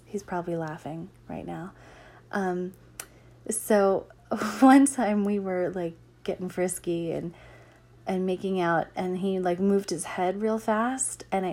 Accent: the South, United States; accent: Southern; I typically don't do accents because I don't care for my southern accent, honestly, but some people like it.

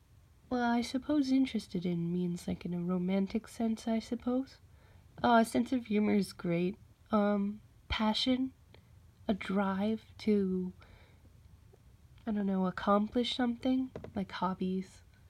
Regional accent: United States; So, I am from the United States.

